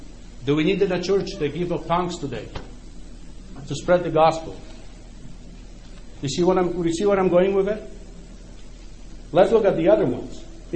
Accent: Poland; first language Ukrainian; English is a second language; My first language at home was Ukrainian. I lived in Poland when my first language was Ukrainian. Then when I went to school, actually I lived in Poland. I learned Polish in school.

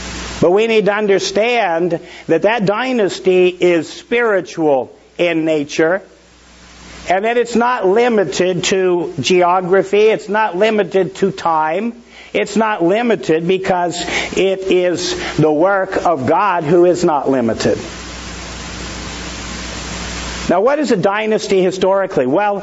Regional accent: Oregon, United States; Now, actually, I'm from Oregon, so I like it.

